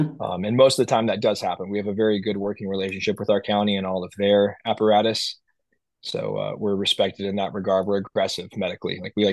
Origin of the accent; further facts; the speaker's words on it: Melbourne, Victoria, Australia; like I said, I grew up in Melbourne and got to see them a lot, like just, as a kid